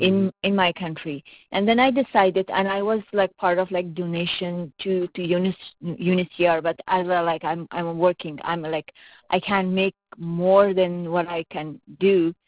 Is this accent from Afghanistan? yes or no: yes; Afghanistan; Yeah, so I'm from Afghanistan, and you know what happened like when I was a teenager, during the time that there was war